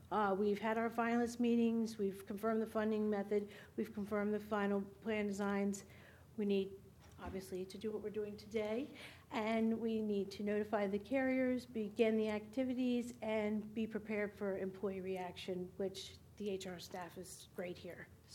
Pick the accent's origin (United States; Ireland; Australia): United States; Maryland; I'm from Maryland.